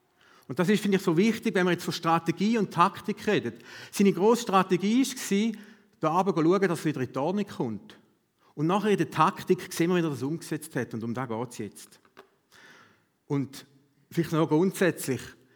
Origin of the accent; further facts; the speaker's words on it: Löningen, Lower Saxony, Germany; ich komme aus Löningen, darum kann ich es mir dort gut vorstellen